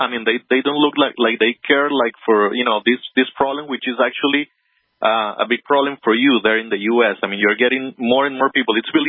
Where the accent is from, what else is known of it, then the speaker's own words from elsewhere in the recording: San Jose, San José, Costa Rica; Yeah, I'm from Costa Rica. I'm here in San Jose, Costa Rica.